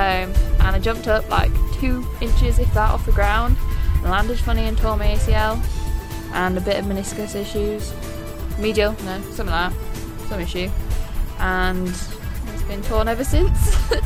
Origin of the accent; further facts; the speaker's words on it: Polthorpe, Yorkshire and the Humber, United Kingdom; I'm from a place called Polthorpe, but no one can say it, so I say York. It's the opposite end to London. It's like 5 hours away. Northeast, if you want to be picky.